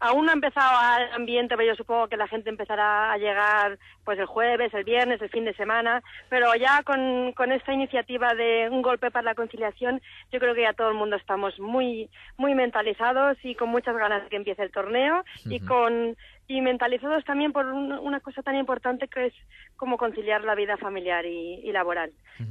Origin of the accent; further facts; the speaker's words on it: Spain; como soy española